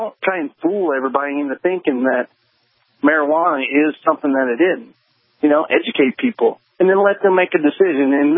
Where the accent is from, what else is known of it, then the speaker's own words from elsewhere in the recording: the South, United States; you know that I'm from the South and I grew up on a dairy farm